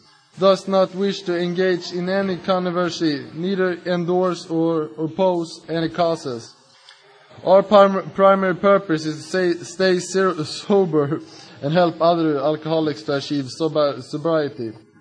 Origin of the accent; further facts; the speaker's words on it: Stockholm, Stockholm County, Sweden; English is a second language; I'm an alcoholic from Stockholm, Sweden.